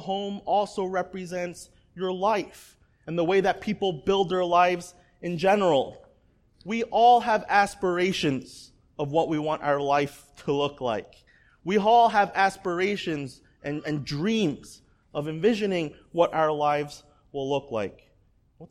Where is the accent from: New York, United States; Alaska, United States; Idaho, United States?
New York, United States; Staten Island; And growing up in Staten Island, I remember when the planes hit the Twin Towers